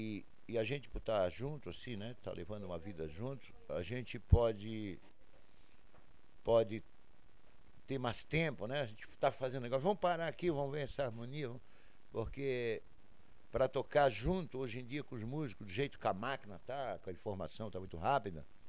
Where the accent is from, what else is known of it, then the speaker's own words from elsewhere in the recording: Florianópolis, Santa Catarina, Brazil; moved away as an adult; also born or lived in Curitiba / Porto Alegre / São Paulo; nasci em 1951, sou brasileiro, natural de Florianópolis, né? Fiquei em Florianópolis até 19 anos, depois de 19 anos fui para São Paulo, primeiro fui para Curitiba, depois Curitiba, Porto Alegre, São Paulo, trabalhei uns 20 anos em São Paulo, Porto Alegre uns 3 anos